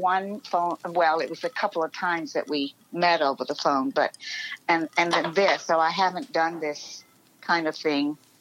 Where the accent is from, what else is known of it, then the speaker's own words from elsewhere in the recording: Atlanta, Georgia, United States; now in New York, United States; I grew up in Atlanta, Georgia, and my first memory really is dancing.